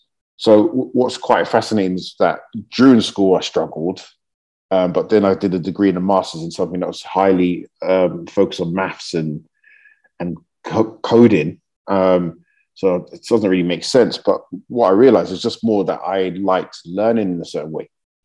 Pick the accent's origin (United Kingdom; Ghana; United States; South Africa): United Kingdom; London; So I'm born and raised in London. My mom's from Nigeria, my dad's from the US.